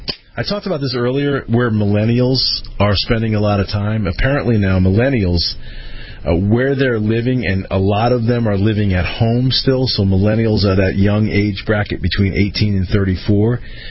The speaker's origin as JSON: {"language": "English", "region": "Connecticut", "country": "United States", "said": "My home state of Connecticut has second most millennials living at home."}